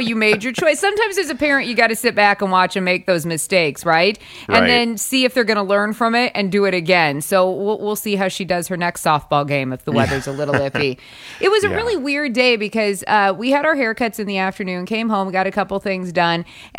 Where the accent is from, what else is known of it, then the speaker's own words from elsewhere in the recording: South Dakota, United States; I grew up in South Dakota, where every day the wind blows 35, 40 miles per hour, and you become very, very used to that in a hurry.